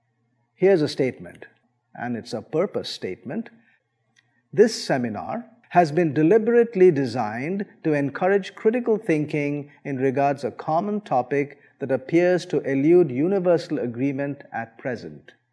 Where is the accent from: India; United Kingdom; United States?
India; I was born and brought up in India, a land of tremendous diversity in language, culture, food, dress.